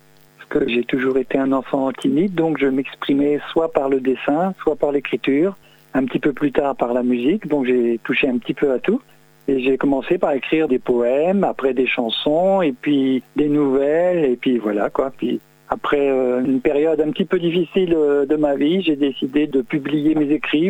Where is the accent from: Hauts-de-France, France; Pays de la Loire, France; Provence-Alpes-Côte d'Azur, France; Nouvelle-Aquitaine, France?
Pays de la Loire, France; born there; moi je suis né en Sarthe et j'adore mon département.